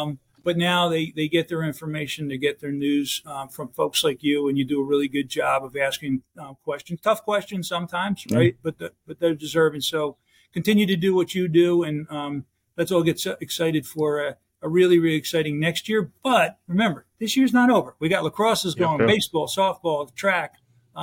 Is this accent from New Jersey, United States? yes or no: yes; New Jersey, United States; I came here almost 9 years ago because I grew up here in New Jersey, and I always thought, Rutgers can be great.